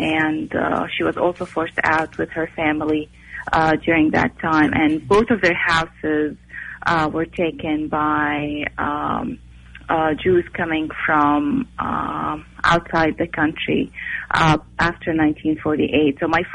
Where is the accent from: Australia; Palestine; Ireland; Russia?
Palestine; moved away as an adult; now in United States; It's the Arabic pronunciation. I was born in Palestine. I grew up there, and I moved to the U.S. in 1999, pursuing education. Both of my parents are refugees of 1948.